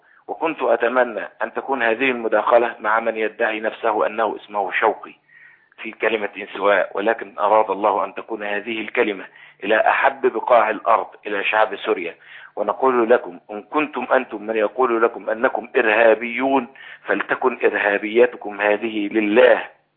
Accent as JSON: {"language": "Arabic", "country": "Egypt", "moved": "yes", "lives_now": "Kuwait", "said": "أنا مصري آه."}